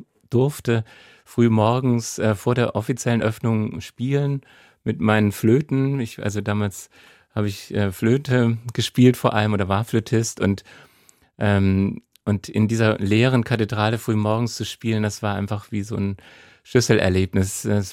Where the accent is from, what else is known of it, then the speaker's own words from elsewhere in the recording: Baden-Württemberg, Germany; Ich bin in der Nähe von Stuttgart aufgewachsen.